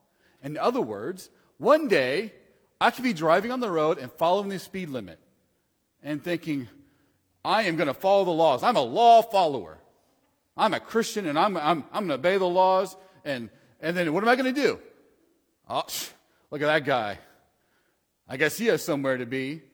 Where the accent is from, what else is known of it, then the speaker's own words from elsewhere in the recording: Texas, United States; I was going to say, being a Texan is okay to feel good about